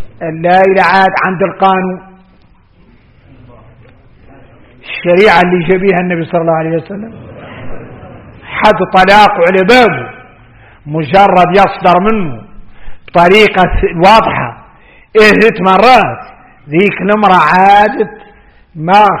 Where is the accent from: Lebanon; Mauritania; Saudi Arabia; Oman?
Mauritania; والمهم عندنا احنا موريتاني لا احد يحصل شيء